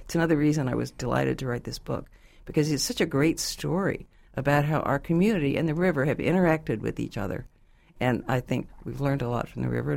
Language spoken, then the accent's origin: English; Tulsa, Oklahoma, United States; I grew up in West Tulsa.